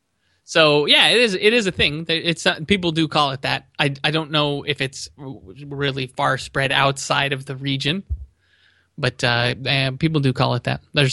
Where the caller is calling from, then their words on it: Tulsa, Oklahoma, United States; I'm calling in from the picturesque city of Tulsa, Oklahoma.